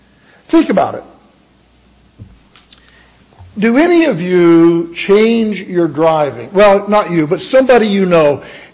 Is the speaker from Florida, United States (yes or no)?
yes; Tampa, Florida, United States; I know the story the way it was presented to me as I was growing up in Tampa in a Methodist home there.